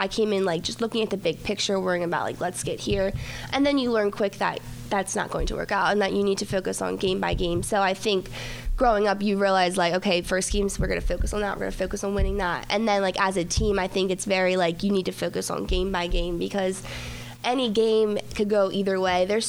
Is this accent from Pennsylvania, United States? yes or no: yes; Red Lion, Pennsylvania, United States; I'm from Red Lion.